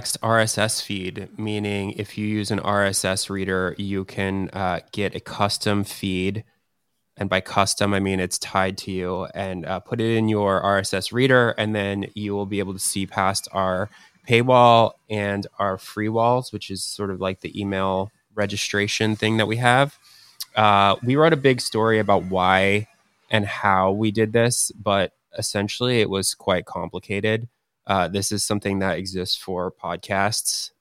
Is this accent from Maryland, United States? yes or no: yes; Maryland, United States; I'm wearing my Orioles gear. Huge Orioles fan. I'm from Maryland.